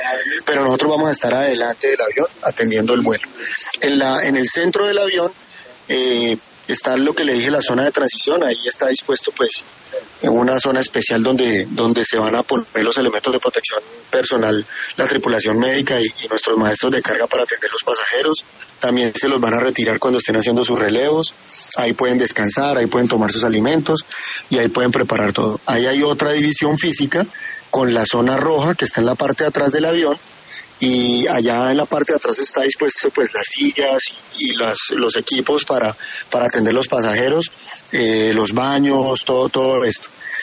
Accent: Colombia; como colombiano me siento orgulloso de estar comandando esta misión

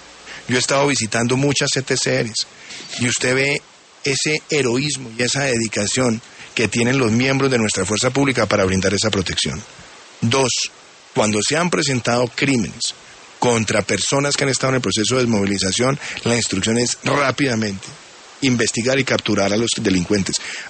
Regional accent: Colombia; como colombianos nosotros tengamos claro

